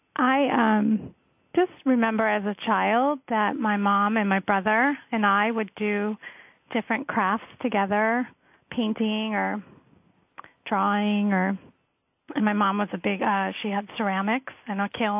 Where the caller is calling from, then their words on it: Manhattan, New York, United States; I'm calling from Manhattan.